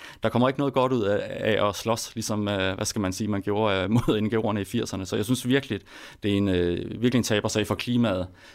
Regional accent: Jutland, Denmark; nu kommer jeg fra Jylland, som vi siger det over

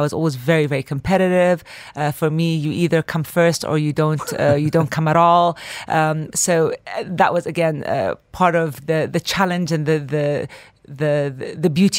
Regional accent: Kuwait; I'm the second of five siblings. We were raised as a Palestinian expats in the GCC

